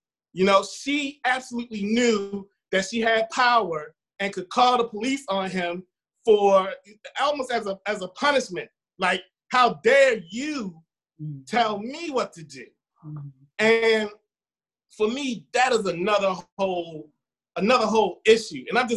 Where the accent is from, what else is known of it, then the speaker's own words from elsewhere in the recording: Baltimore, Maryland, United States; where I grew up in Baltimore City. I went to city schools, you know, all through high school. And then I went to Howard, HBCU.